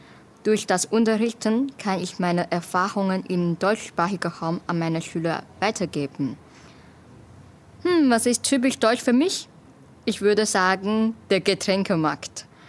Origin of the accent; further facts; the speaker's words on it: Taiwan; German is a second language; Ich komme aus Taiwan und ich bin im Jahr 1988 geboren.